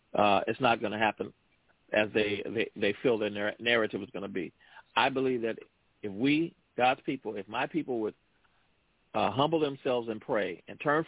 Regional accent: Compton, California, United States; From the time that I grew up here in Compton, where I'm

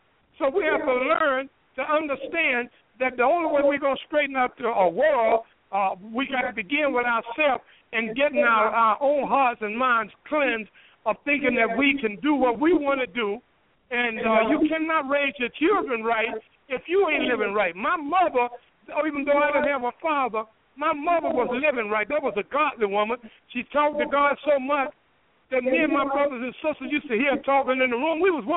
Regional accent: the South, United States; even though I was raised in the South as a Southern Baptist Christian.

